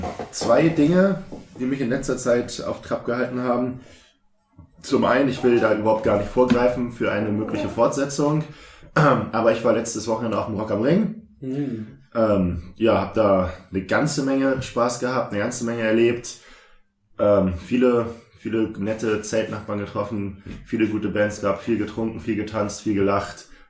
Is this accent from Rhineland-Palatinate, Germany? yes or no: yes; Mendig, Rhineland-Palatinate, Germany; Also wir sind aus Mendig, 2 Jahre vorher sind wir zurückgefahren nachts